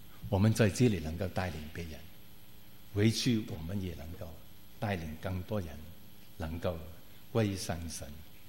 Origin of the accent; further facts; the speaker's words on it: China; 只是我晓得他是中国人，他也晓得我是中国人